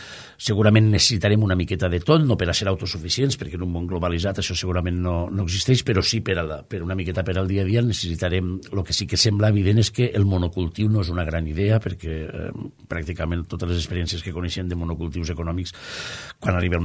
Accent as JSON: {"language": "Catalan", "region": "Valencian Community", "country": "Spain", "said": "en la zona d'on jo vinc, del clàster de Onda, Alcora, Vila-real"}